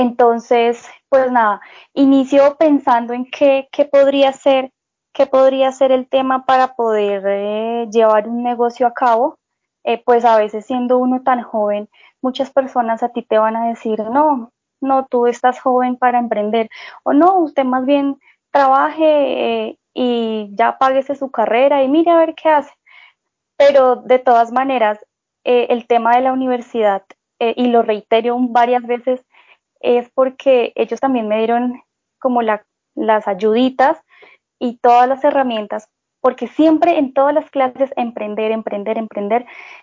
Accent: Bogotá, Colombia; yo tengo 24 años. Yo soy de Bogotá

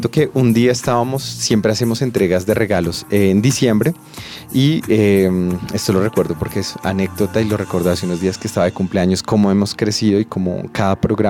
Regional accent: Bosa, Bogotá, Colombia; digamos que la mayoría somos de BOSA, vivimos actualmente, pues también vivo en la localidad de BOSA

